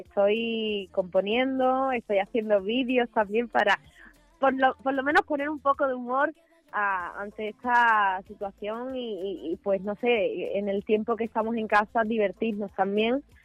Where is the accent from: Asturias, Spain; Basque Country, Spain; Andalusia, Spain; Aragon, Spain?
Andalusia, Spain; Ayamonte; Sí, aquí en mi tierra, en mi pueblo, me hicieron hija predilecta y me hicieron una estatua